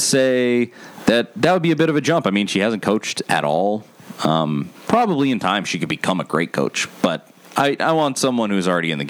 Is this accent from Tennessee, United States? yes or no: yes; Knoxville, Tennessee, United States; 2 degrees from the University of Tennessee. I grew up in Knoxville. This blood runs orange.